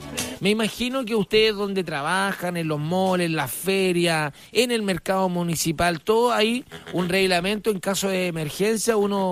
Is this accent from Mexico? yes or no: no; Chile; como somos chilenos, siempre le doblamos la mano al destino